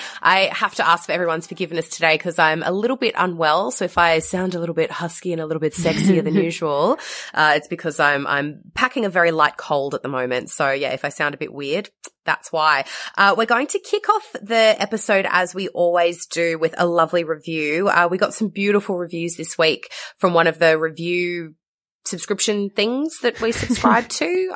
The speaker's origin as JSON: {"language": "English", "town": "Kempsey", "region": "New South Wales", "country": "Australia", "tie": "born there", "said": "Now, I was born in Kempsey. It's a very small town on the mid-north coast of New South Wales."}